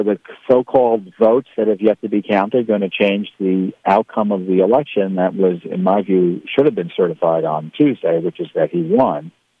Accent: New York, United States; now in Washington, D.C., United States; No, I'm originally from New York.

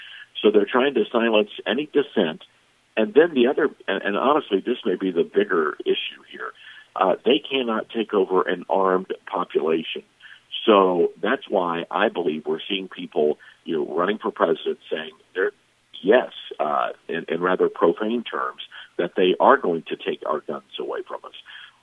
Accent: the South, United States; but also as a Southerner, someone who grew up in the South, where, you know, we understand race relations and the race issues.

